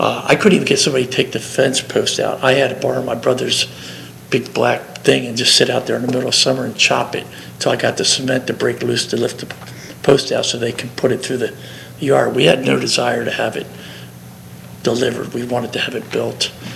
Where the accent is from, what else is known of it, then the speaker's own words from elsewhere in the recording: Maryland, United States; because we're from Maryland, we said we're going to be looking as Delaware as our home.